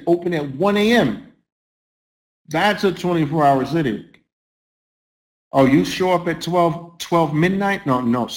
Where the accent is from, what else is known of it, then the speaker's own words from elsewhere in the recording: New York, United States; I'm from New York.